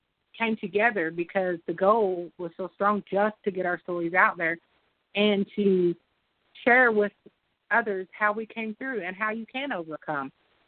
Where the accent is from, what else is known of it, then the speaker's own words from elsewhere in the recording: Texas, United States; My friend and I, we're from East Texas, and women are just not celebrated out here like they should be.